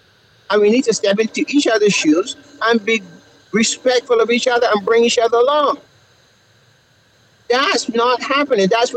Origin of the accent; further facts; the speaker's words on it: Barbados; Because I'm from Barbados, and that's the culture I came up in. So that's the foundation where I come from.